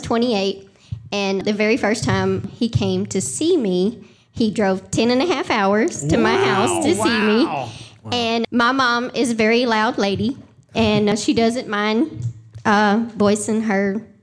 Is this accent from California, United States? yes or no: no; Arkansas, United States; I'm from Arkansas.